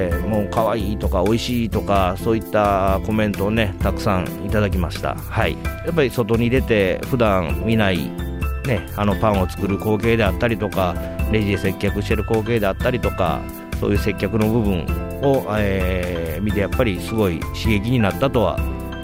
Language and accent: Japanese; Tokushima, Japan; 徳島の市内からで出身ですね。